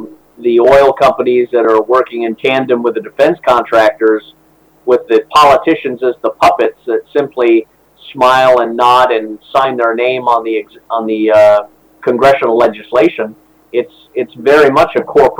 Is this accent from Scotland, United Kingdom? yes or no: yes; Scotland, United Kingdom; born there; I was born in Scotland. I have family in Britain